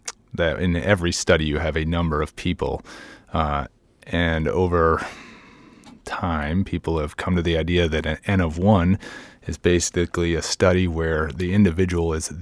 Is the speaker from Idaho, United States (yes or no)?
no; Colorado, United States; So, I grew up in Colorado. I was a big Nordic skier.